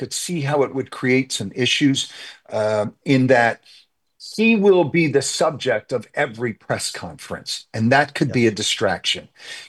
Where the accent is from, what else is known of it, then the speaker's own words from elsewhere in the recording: Pennsylvania, United States; Western PA to where I grew up in Southeastern PA.